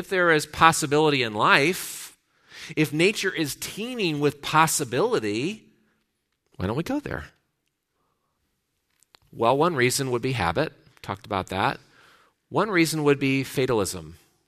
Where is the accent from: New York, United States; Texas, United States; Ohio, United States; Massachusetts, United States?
Ohio, United States; Cleveland; I'm from Cleveland.